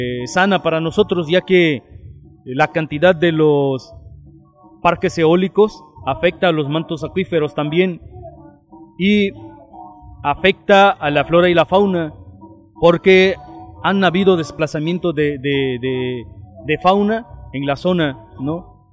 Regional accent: Juchitán de Zaragoza, Oaxaca, Mexico; soy indígena zapoteca de Juchitán de Zaragoza, Oaxaca, Istmo de Tehuantepec.

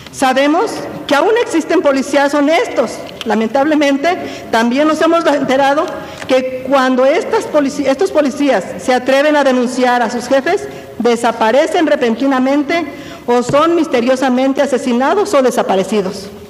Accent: Mexico; como sus paisanos, como mexicanos

